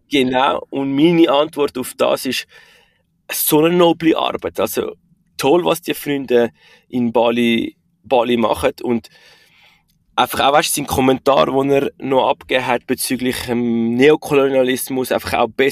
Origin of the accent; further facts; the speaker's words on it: Switzerland; dass wir jetzt da als Schweizer auch in diesen Ländern sollen leben und das mit ihnen umsetzen.